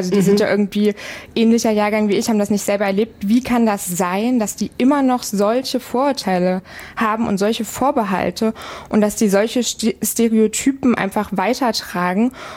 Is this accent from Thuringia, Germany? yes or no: yes; Thuringia, Germany; Ich bin Jahrgang 2002, das heißt, ich liege so wirklich so mittendrin in dieser Generation Z, und ich komme gebürtig aus Südthüringen und bin dann für mein Studium so vor 4,5 Jahren ungefähr nach Erfurt gezogen.